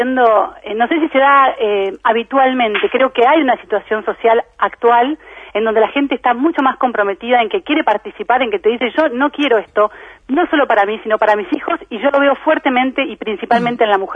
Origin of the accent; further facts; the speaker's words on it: La Plata, Buenos Aires Province, Argentina; yo soy platense, amo mi ciudad, me crié ahí